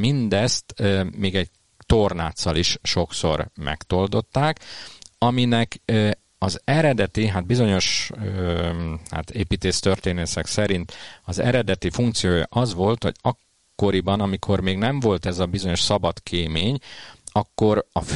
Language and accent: Hungarian; Balaton Uplands, Hungary; és hát ugye ott nőttem föl a Balatonfelvidéken, ahol ezek a melvédes tornácok a jellemzőek